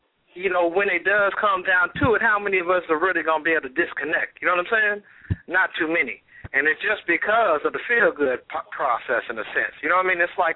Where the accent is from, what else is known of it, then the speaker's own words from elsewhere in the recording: Tulsa, Oklahoma, United States; I'm from Tulsa, Oklahoma. I still carry my 918 number